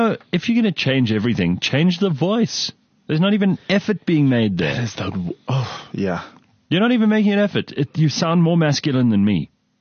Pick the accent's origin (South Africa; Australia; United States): South Africa